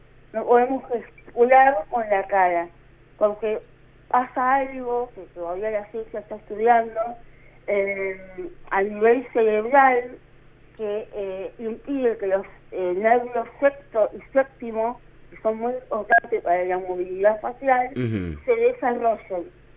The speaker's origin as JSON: {"language": "Spanish", "town": "San Justo", "region": "Santa Fe", "country": "Argentina", "tie": "born or raised there", "lives_now": "Santa Fe, Argentina", "said": "yo cumplí 40 años, y yo nací hace 40 años en San Justo, a 100 kilómetros de acá. Bueno, vine a vivir a Santa Fe, pero bueno, viví mis primeros años allá."}